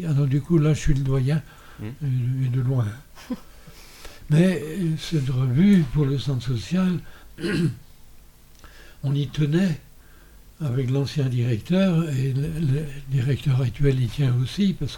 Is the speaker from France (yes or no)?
yes; Brittany, France; Je suis breton d'origine, du Nord Finistère. C'est une région de Bretagne, c'est la région de Bretagne, à mon avis, qui ressemble le plus aux Mauges.